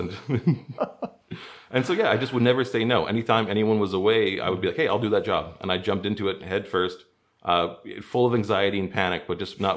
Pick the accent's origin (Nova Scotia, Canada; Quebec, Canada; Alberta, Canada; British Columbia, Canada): British Columbia, Canada; Prince George; I'm from Prince George, so we don't get fresh oysters.